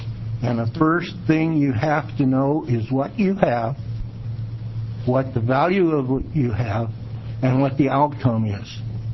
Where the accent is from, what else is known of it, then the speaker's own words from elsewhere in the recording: Dallas, Oregon, United States; I'm from Dallas, Oregon. I entered the Army from Corvallis, Oregon.